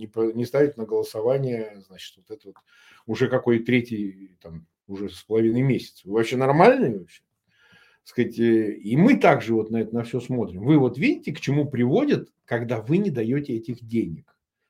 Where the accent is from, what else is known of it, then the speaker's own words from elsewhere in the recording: Russia; мы эту власть в России, вот я сам россиянин, я ее знаю.